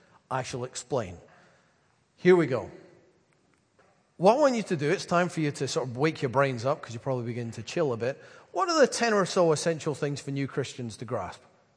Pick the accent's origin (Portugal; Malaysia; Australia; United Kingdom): United Kingdom; Dalkeith, Scotland; also born or lived in Edinburgh; I grew up in St. John's of King's Park in Dalkeith. Although for the first few years of my life, I went to a congregational church in Edinburgh.